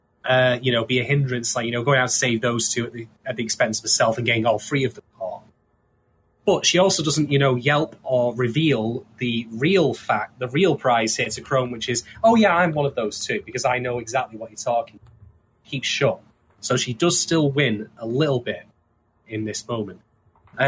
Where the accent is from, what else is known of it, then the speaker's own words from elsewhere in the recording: United Kingdom; I will say this, as a British man, like, when I saw that clock, all I could hear in my head was the countdown theme.